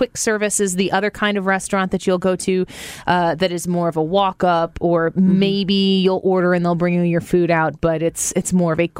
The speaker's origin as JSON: {"language": "English", "town": "St. Louis", "region": "Missouri", "country": "United States", "said": "And I'm from St. Louis, and we're doing this podcast out of St. Louis."}